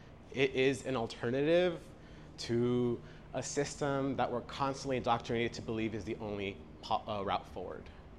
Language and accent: English; Los Angeles, California, United States; I grew up here in Lincoln Heights.